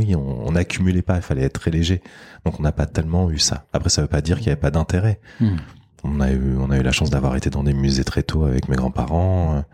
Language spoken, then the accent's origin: French; Bordeaux, Nouvelle-Aquitaine, France; also born or lived in Versailles; Donc moi j'ai grandi un peu, j'ai grandi à Versailles, ensuite on est parti à Bordeaux